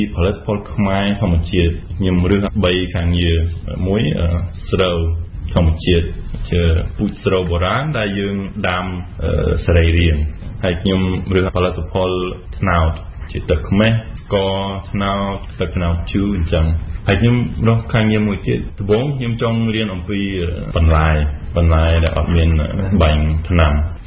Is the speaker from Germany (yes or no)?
yes; Germany; Khmer is a second language; ខ្ញុំមកពីអាល្លឺម៉ង់